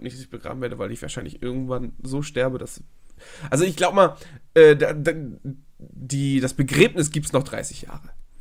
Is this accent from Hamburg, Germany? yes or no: yes; Hamburg, Germany; ich komme eher aus Hamburg.